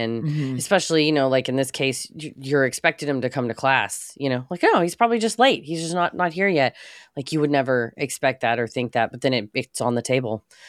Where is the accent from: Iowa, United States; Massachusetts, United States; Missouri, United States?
Missouri, United States; I remembered this case from my home state of Missouri